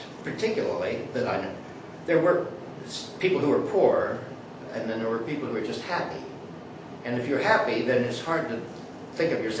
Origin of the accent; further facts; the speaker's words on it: Middleburn, West Virginia, United States; born there; I was born in Middleburn, West Virginia, on February 18, 1928.